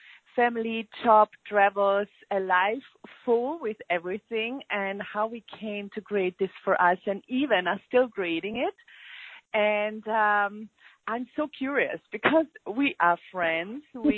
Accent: Vienna, Austria; English is a second language; I'm from Vienna and a Joy of Business facilitator.

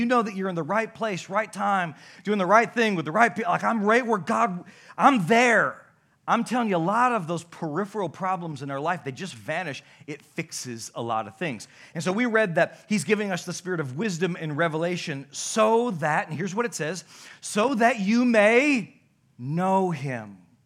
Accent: Newaygo, Michigan, United States; I'm from Newaygo, everybody.

